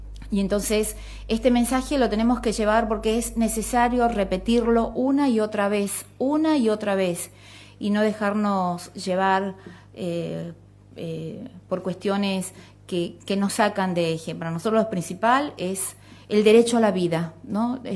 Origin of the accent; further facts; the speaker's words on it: Tucumán, Argentina; Yo vengo de mi provincia de Tucumán, la región norte, la más pobre del país